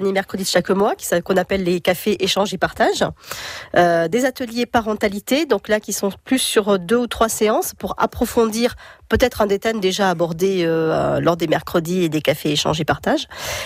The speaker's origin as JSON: {"language": "French", "region": "south of France", "country": "France", "lives_now": "Laval, France", "said": "je suis pas changéenne du tout, je suis du sud de la France, originaire du sud de la France"}